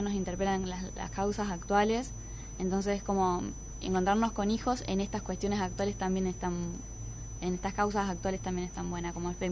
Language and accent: Spanish; Arequito, Santa Fe, Argentina; Yo no soy de Rosario, soy de Arequito, entonces también se vivió distinto.